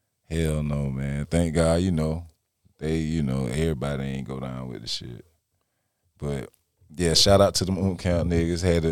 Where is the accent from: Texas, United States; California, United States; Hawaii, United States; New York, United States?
Texas, United States; Dallas; I said, I'm from Dallas. You know what I'm saying? I don't know that ATL talk like that.